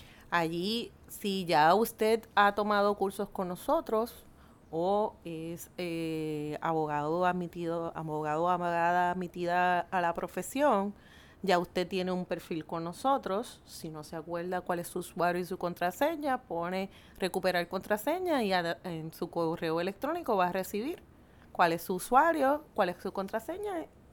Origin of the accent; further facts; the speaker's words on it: Juana Díaz, Puerto Rico; yo que soy de Juana Díaz siempre hago el planteamiento